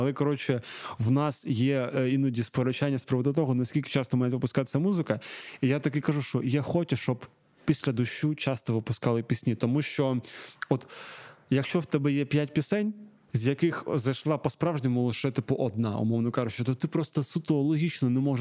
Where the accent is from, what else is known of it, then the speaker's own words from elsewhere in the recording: Kharkiv, Kharkiv Oblast, Ukraine; Ми з Харкова, що вперше за мене вийшло?